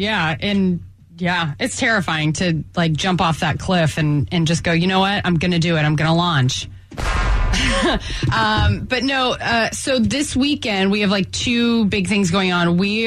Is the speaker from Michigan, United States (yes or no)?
no; Pennsylvania, United States; This I do know about. I'm from Pennsylvania.